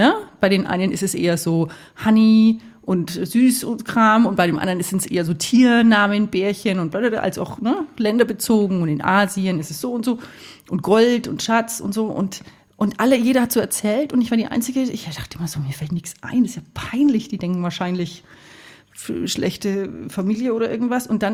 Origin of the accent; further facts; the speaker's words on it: Hof, Bavaria, Germany; moved away as an adult; also born or lived in Fürth; Bin ja nur geboren. Ich habe sonst nichts damit im Hut. Ich bin aufgewachsen in Hof und bin aber sehr schnell geflüchtet. Also mit 18